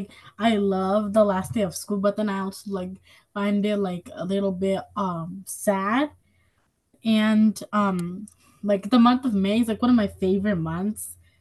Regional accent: Hudson, New York, United States; I'm 11 years old, and I'm from Hudson.

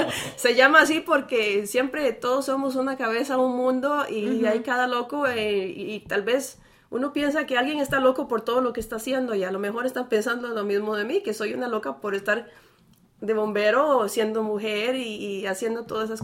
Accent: San José, Costa Rica; moved away; llegué de Costa Rica hace muchos años. ¿San José? Sí, de San José.

